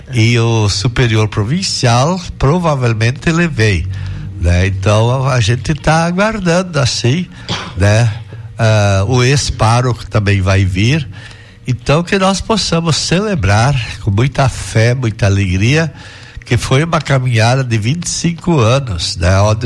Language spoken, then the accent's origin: Portuguese; Saudades, Santa Catarina, Brazil; now in Palmitos, Brazil; Depois eu fui daqui de Palmitos para Saudades, a minha terra, lá fiquei 3 anos, pois 1 ano em São Carlos, pois 1 ano em Passo Fundo e Porto Alegre, e agora retornei ano passado para Palmitos.